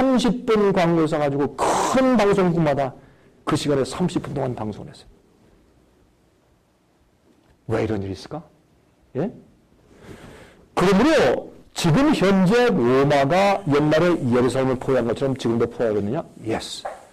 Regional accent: South Korea; 저도 한국 사람이니까 한국이 이번 경제 문제를 대처하는데 최고다.

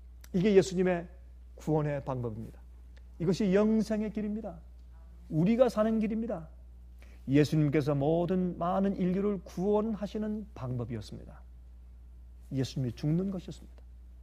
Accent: South Korea; 여러분 우리는 한국 사람들입니다.

